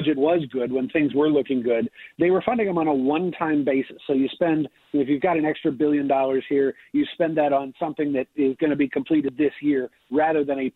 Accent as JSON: {"language": "English", "town": "Seattle", "region": "Washington", "country": "United States", "tie": "born or raised there", "said": "the first phases started in cities like New York and Seattle, my hometown of Seattle"}